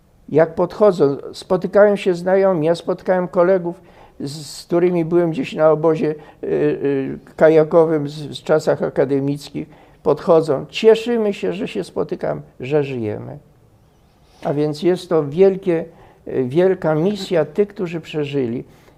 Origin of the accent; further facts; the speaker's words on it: Warsaw, Masovian Voivodeship, Poland; ja też z Woli i tam przeżyłem to.